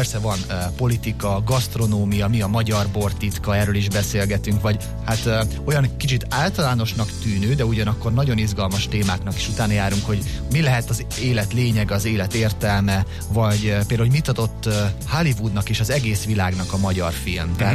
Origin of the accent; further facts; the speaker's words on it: Pécs, Baranya, Hungary; mert pécsi vagyok